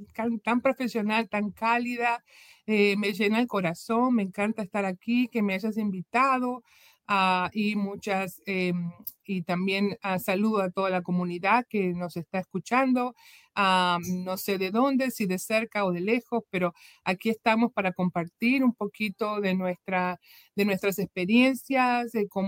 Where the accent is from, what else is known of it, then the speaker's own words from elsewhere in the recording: Uruguay; now in United States; me vine aquí muy joven a este país, vengo de Uruguay, como tú dijiste, que es un país muy pequeñito en América del Sur.